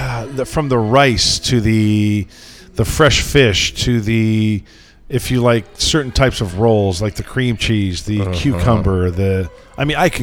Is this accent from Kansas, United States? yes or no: no; Joliet, Illinois, United States; I grew up in Joliet, Illinois, south of Chicago.